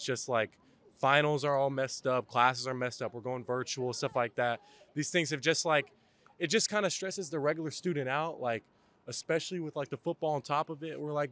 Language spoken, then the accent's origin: English; Georgia, United States